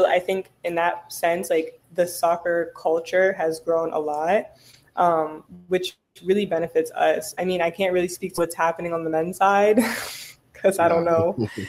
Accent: Maryland, United States; Because I'm from Maryland.

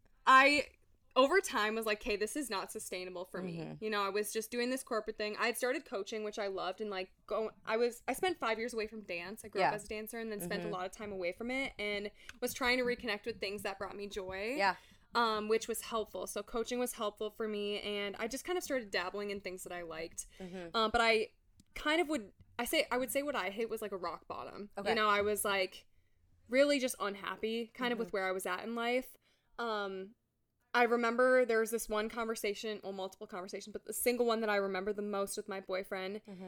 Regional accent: Minnesota, United States; also born or lived in Iowa; I graduated from the University of Iowa, it was winter of, I think, 2022. Mm. And I moved back to my hometown in like Minnesota.

